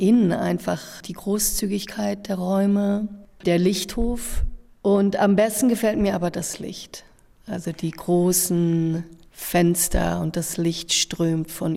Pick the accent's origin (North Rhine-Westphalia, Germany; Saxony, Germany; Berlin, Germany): Berlin, Germany; Ja, ich bin gebürtige Berlinerin. Also ich erinnere mich noch an Gropiusbaubesuche als Kind.